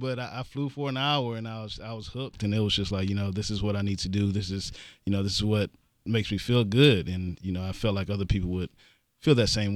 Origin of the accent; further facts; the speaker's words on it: Houston, Texas, United States; I'm actually a native Houstonian. I grew up in the Fifth Ward community, graduated from Jones High School, so I'm a product of the city.